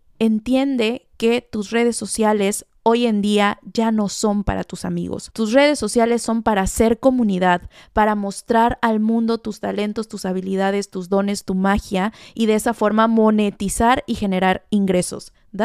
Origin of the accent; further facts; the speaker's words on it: Veracruz, Mexico; mis jarochos veracruzanos. Yo soy jarocha